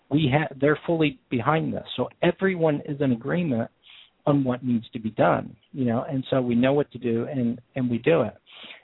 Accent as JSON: {"language": "English", "country": "United States", "tie": "born or raised there", "said": "me being an American and born and raised here and lived my whole life here"}